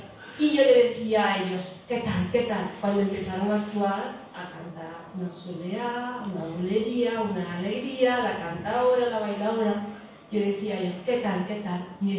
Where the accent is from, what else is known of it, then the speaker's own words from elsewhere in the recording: Córdoba, Andalusia, Spain; Yo soy cordobesa, ¿no?